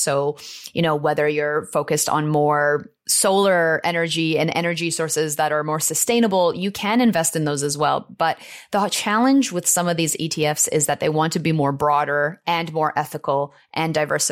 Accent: Canada; But being a Canadian

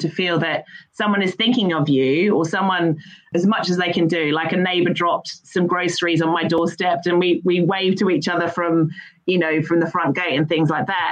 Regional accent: Australia; now in London, United Kingdom; As an Aussie in London, I have like friends 24/7.

